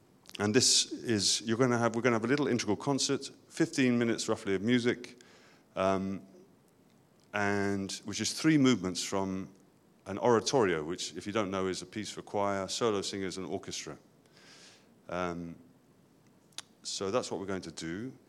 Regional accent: England, United Kingdom; I'm from England. I'm a musician.

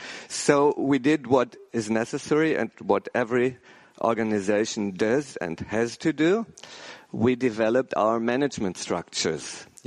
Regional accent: Germany; English is a second language; I'm not familiar in giving lectures or even keynotes in English because I'm from Germany and not so much traveling.

